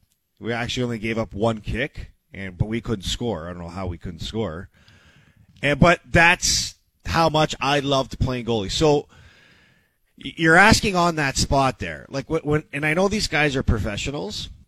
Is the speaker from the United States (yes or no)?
no; Canada; That was a really, really proud moment for me yesterday as a Canadian because I felt the emotions of being Canadian.